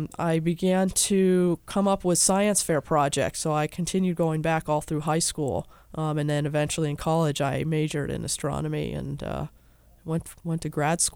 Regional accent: Massachusetts, United States; I just happened to be lucky, and the town that I was growing up in Massachusetts, the middle school there had a planetarium

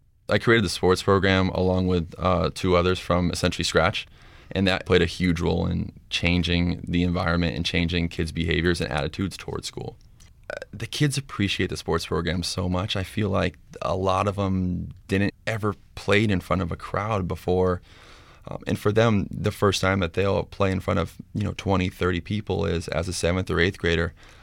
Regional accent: Seattle, Washington, United States; and I'm from Seattle, Washington. Where I grew up, we went to middle school, and then you went to the next high school.

